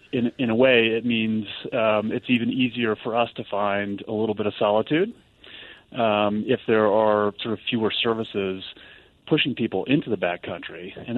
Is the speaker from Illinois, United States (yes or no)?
no; Ohio, United States; I grew up in Ohio, and both of my parents were teachers